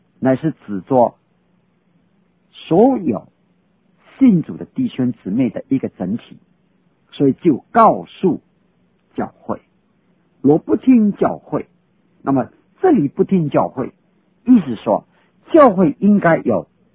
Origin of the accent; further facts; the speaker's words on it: China; 犹太人对磐石这个词句的用法，就是有一点像我们中国人所谈的泰山那个意思